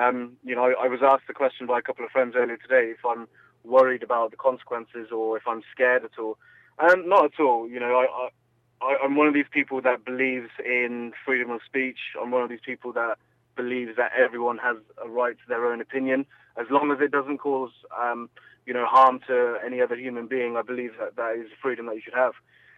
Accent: England, United Kingdom; I was born here, bred here. I'm just as British as everyone else.

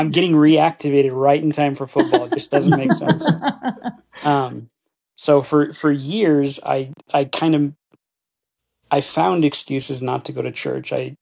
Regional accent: Idaho Falls, Idaho, United States; We are from Idaho Falls area, but my career, I'm in sales, so I kind of move around a little bit.

